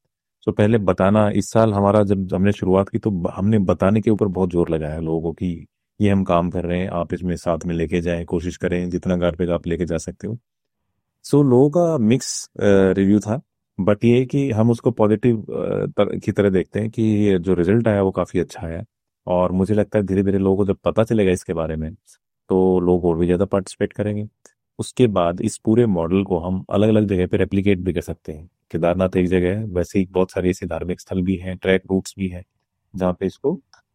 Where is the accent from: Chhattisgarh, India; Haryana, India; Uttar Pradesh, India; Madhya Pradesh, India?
Haryana, India; moved away as an adult; now in Himachal Pradesh, India; और मैं मूलतः हरियाणा से रहने वाला हूँ और पिछले 16 साल से मैं हिमाचल प्रदेश में रह रहा हूँ।